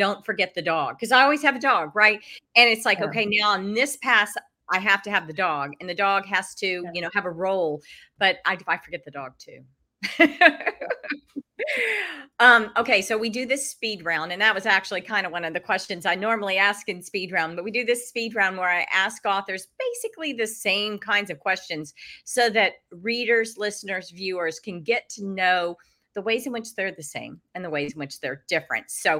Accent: Texas, United States; also born or lived in Wyoming; Yeah, I grew up in Texas and Wyoming.

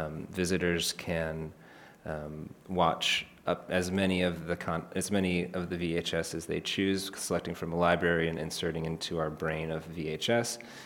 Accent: Detroit, Michigan, United States; I grew up in Detroit, Michigan, and I had a lot of cops in the family

